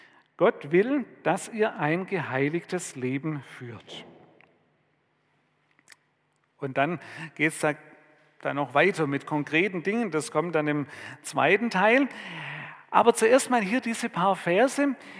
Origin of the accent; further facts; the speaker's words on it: Ludwigsburg, Baden-Württemberg, Germany; Wir hatten in Ludwigsburg, wo ich aufgewachsen bin, so in meiner Jugendzeit